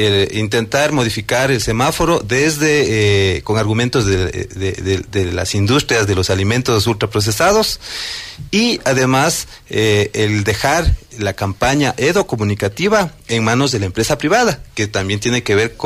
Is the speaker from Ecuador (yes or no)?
yes; Ecuador; sabemos que nosotros como ecuatorianas, tenemos el orgullo de tener un etiquetado en el mundo